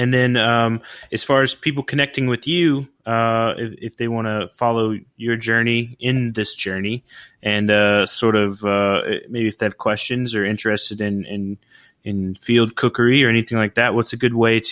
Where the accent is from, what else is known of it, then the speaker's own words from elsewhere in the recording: Oklahoma, United States; moved away; also born or lived in California; I've only been here in Florida for about 5 years. Prior to that, I was in California, and I'm originally from Oklahoma.